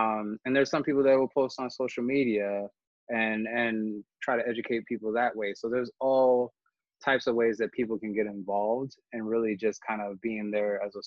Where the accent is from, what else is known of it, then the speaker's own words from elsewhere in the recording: Midwest, United States; You know, growing up in the Midwest, I oftentimes found myself the only Black person in the midst of white friends, right?